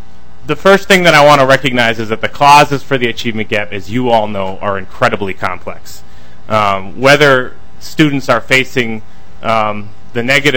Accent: Minnesota, United States; And as a Minnesota native, that's both shocking and embarrassing to me.

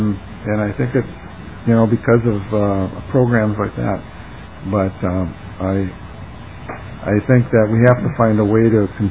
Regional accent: Plummer, United States; because our little school district in my hometown, Plummer, has a program through New Visions, and a number of rural districts have

